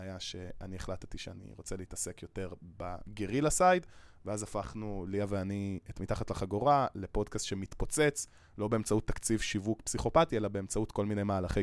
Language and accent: Hebrew; Holon, Tel Aviv District, Israel; אני בן 23, ליה גם בת 23, אני מחולון